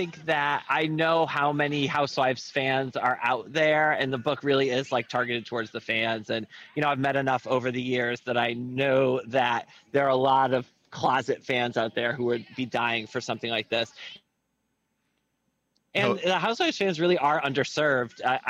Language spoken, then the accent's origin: English; United States; now in London, United Kingdom; It's true. I am an American. I just live here.